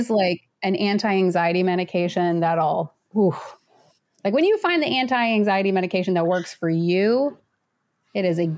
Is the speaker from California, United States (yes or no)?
yes; California, United States; I'm from California. So when an earthquake happens, I put my hands in the air